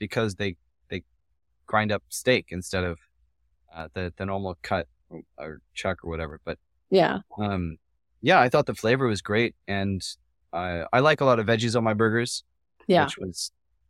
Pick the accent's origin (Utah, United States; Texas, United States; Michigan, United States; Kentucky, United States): Texas, United States; Well, and I grew up in Texas, so it's like my duty to throw Whataburger in there.